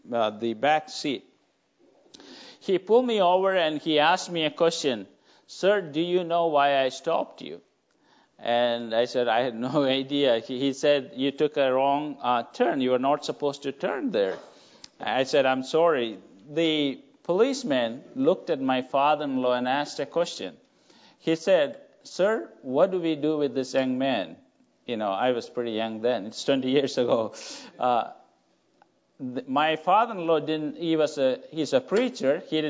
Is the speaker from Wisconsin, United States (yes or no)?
yes; Wisconsin, United States; now in Chicago, United States; So we moved from a small town from Wisconsin and moved to Chicago.